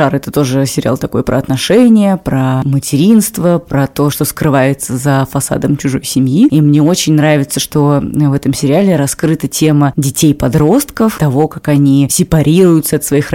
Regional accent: Moscow, Russia; Я родилась в Москве, и мои родители родились в Москве. Я, получаюсь, москвичка в каком-то чуть ли не седьмом поколении.

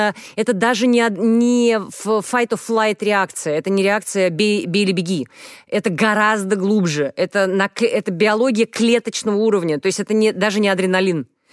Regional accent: Moscow, Russia; я москвичка … москвичка

